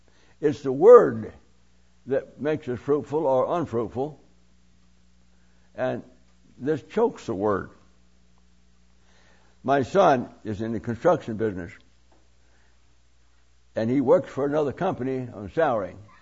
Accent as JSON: {"language": "English", "town": "Hamilton", "region": "Waikato", "country": "New Zealand", "tie": "born or raised there", "said": "I was going from my hometown of Hamilton down to the city of Christchurch."}